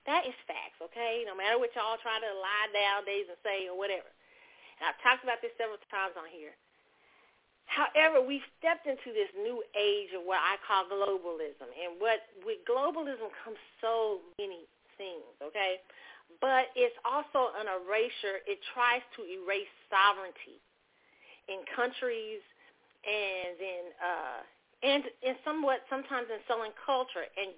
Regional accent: Kansas City, Missouri, United States; I grew up in the Midwest in Kansas City.

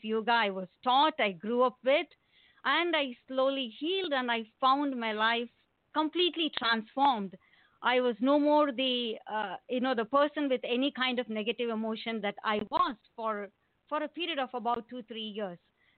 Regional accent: India; because I, being born and raised in India, was already into a yogic lifestyle

